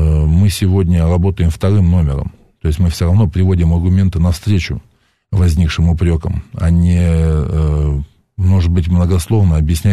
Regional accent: Novosibirsk, Novosibirsk Oblast, Russia; Представляете, я вот новосибирец. Я и сейчас живу в Новосибирске.

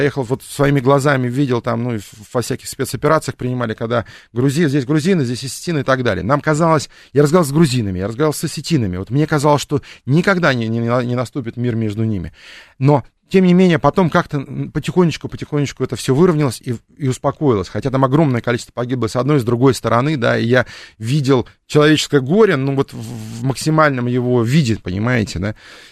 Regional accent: Horlivka, Donetsk Oblast, Ukraine; я, да, из Горловки, собственно говоря

